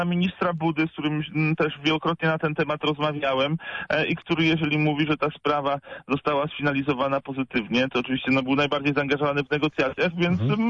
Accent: Poznań, Greater Poland Voivodeship, Poland; born there; jako poznaniak z urodzenia

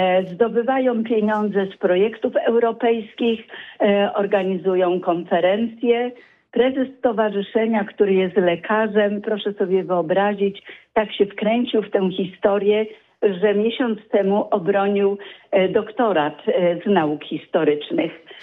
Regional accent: Gniezno, Greater Poland Voivodeship, Poland; born there; also born or lived in Opole; Urodziłam się w Gnieźnie, tato był kolejarzem, ale właśnie 50 lat mieszkałam w Opolu.

